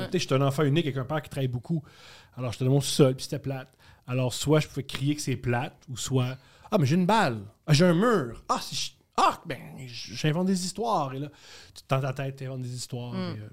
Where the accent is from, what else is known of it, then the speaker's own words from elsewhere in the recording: Montreal, Quebec, Canada; born there; Mais moi, je suis né à Montréal